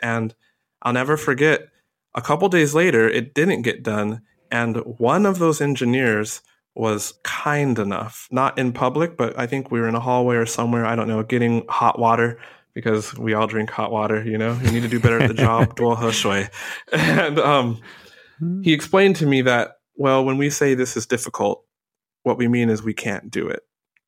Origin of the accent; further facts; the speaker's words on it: United States; I'm joking with the DD driver who couldn't understand that I'm from America because I'm black.